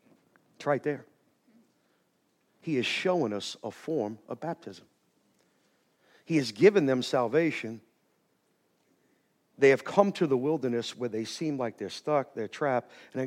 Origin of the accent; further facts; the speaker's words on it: Chalmette, Louisiana, United States; I'm from Chalmette.